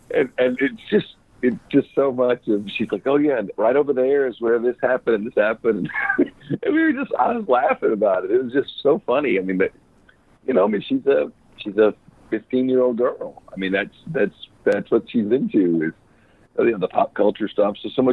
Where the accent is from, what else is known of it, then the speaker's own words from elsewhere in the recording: Louisiana, United States; I mean, you grew up in Mississippi. I grew up in Louisiana. There's not a hell of a lot of difference.